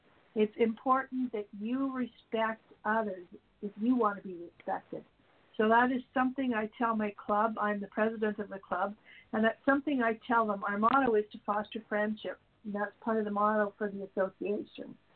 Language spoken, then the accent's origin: English; Canada; and I, even though I'm a Canadian